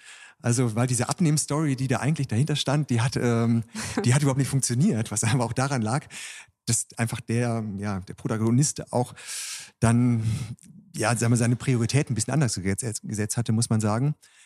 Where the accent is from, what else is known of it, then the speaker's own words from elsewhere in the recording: Northern Germany, Germany; Also ich komme ursprünglich auch aus dem Norden Deutschlands, aus einer Kleinstadt eher.